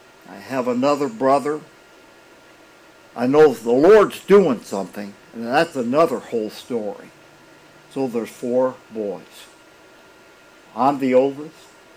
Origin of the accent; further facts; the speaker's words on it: Missouri, United States; I'm from Missouri. Show me.